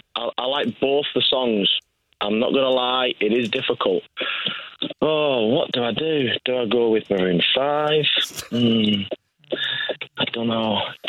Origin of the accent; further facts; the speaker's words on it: North West England, United Kingdom; I'm from Cumbria, up in the Lake District.